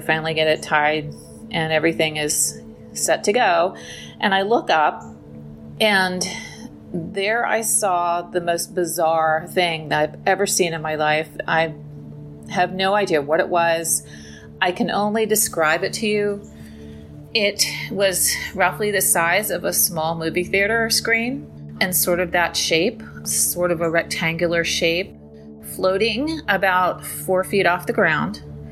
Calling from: Virginia, United States; I'm calling from Virginia.

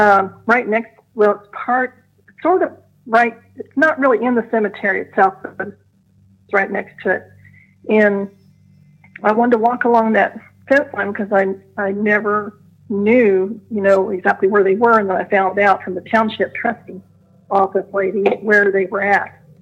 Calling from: Indianapolis, Indiana, United States; from Indianapolis.

